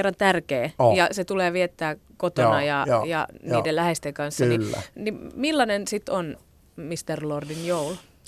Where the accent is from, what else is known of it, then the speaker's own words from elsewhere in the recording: Turku, Southwest Finland, Finland; now in Helsinki, Finland; koska mä oon Turusta kotoisin